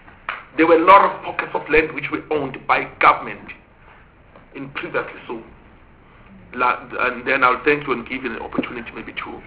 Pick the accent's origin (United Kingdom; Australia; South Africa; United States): South Africa; Bethal, Mpumalanga; born there; Originally, I was born in Mpumalanga in Bethal.